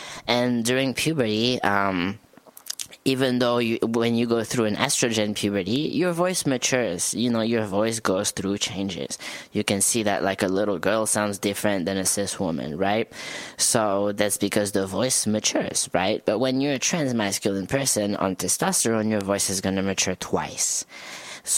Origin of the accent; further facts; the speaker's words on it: France; English is a second language; if I say excuse my French, it works because I'm actually from France